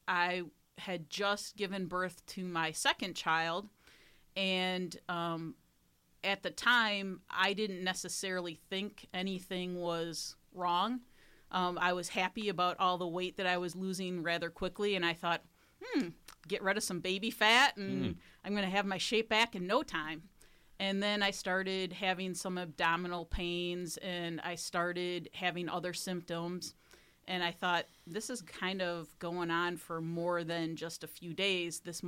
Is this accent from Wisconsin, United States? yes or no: yes; Kenosha, Wisconsin, United States; I am from Kenosha, Wisconsin. I lived here most of my life.